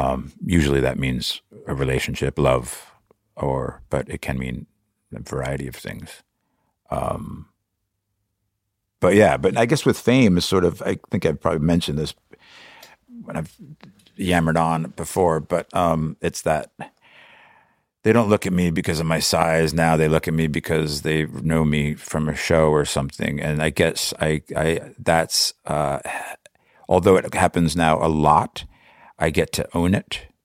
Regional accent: New Jersey, United States; now in New York City, United States; I grew up in New Jersey, and that's exactly why I moved here.

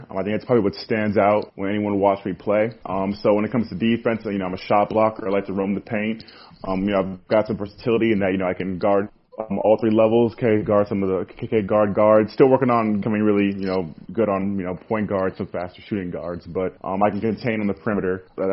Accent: Minnesota, United States; I think back then it was, you know, I grew up in Minnesota, so it was Dante Culpepper and kind of Randy Moss.

